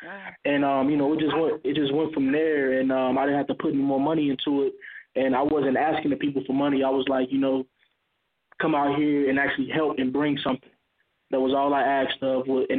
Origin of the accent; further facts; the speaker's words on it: Gary, Indiana, United States; I'm from Gary, Indiana, and, you know, I know what it looks like to, you know, live in poverty.